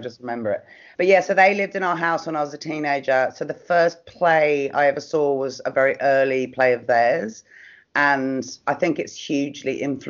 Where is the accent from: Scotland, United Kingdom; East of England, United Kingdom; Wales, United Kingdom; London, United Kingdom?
London, United Kingdom; moved away as an adult; now in Australia; So I'm from London originally. I lived there half my life, fell in love with an Australian in my 20s, moved to Australia.